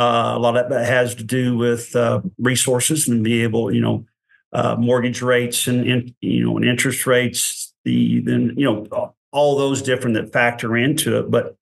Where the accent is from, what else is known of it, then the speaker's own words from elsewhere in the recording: Oklahoma, United States; Now, I came from Oklahoma, and I thought it was the worst thing I'd ever seen.